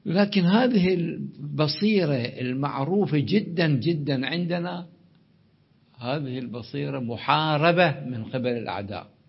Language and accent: Arabic; Iraq; وحتى قضيتي مو قضية بلدي العراق